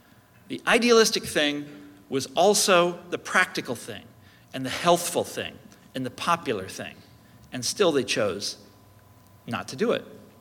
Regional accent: Kansas City, Missouri, United States; So when I was a kid growing up in Kansas City, you'd read the newspapers

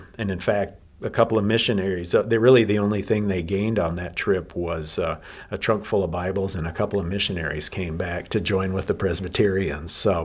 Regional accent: Iowa, United States; I'm from Iowa. I grew up in Northwest Iowa

